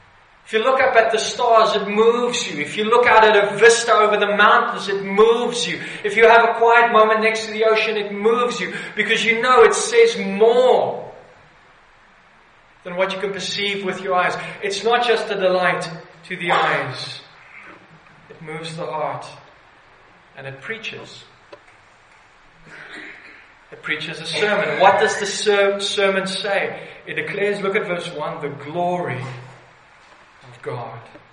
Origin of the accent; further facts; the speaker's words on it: Pretoria, Gauteng, South Africa; I grew up in Pretoria, basically, and there the light drowns out so much of the night sky.